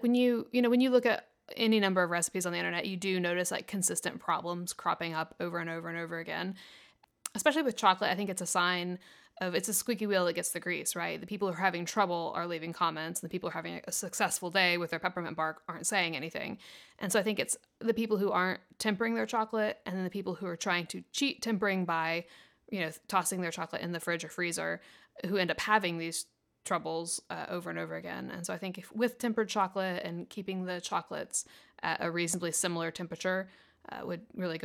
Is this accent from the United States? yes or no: yes; the South, United States; I'm from the South.